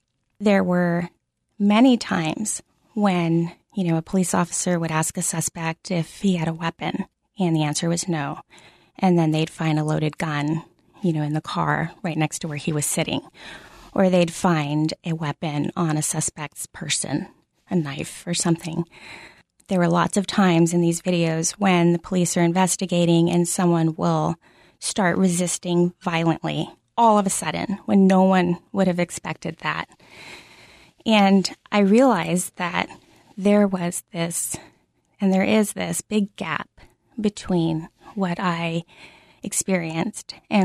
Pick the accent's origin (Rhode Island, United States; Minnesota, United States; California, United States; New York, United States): California, United States; Santa Ana; I grew up in Southern California in a largely Latino area called Santa Ana.